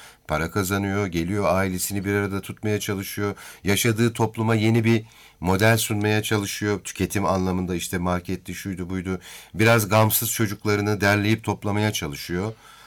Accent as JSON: {"language": "Turkish", "town": "Keçiören", "region": "Ankara", "country": "Turkey", "said": "ben, Keçiören'den yani o en Ankara'da en sağlıklı havanın olduğu yer olduğu söylenir ki sanatoryumda biliyorsun oradadır."}